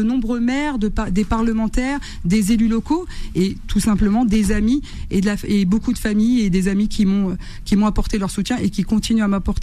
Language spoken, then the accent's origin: French; Bondy, Île-de-France, France; je suis née à Bondy, j'ai grandi à Bondy. On y est depuis plus de 70 ans.